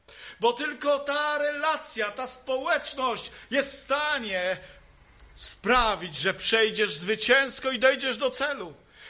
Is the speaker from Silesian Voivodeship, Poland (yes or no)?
yes; Silesian Voivodeship, Poland; U nas na Śląsku Cieszyńskim powiedzieli starzyk.